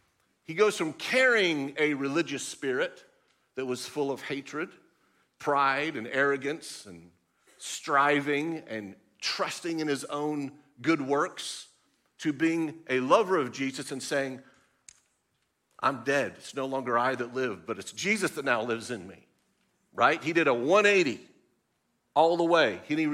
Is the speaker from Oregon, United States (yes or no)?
yes; Oregon, United States; When I was born, naturally, I was born in Oregon to this amazing couple.